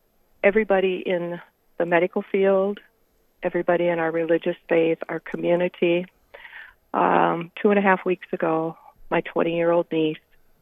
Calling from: Dimock, South Dakota, United States; So I am calling in from Dimock, South Dakota

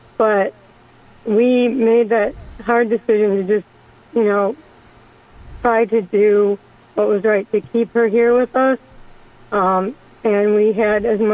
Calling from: Bloomington, Illinois, United States; I'm calling from Bloomington, Illinois, and thank you for taking my call.

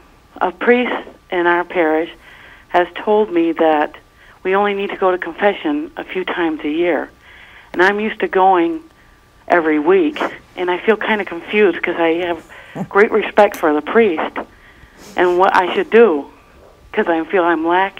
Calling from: New York, United States; New York.

